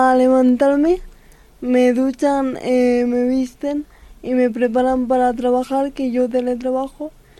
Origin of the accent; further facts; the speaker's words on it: Burgos, Castile and León, Spain; estudié periodismo en Valladolid, yo soy de Burgos y me fui con mi madre a Valladolid para hacer la carrera, porque yo en ese momento pues todavía era joven para vivir sin mis padres.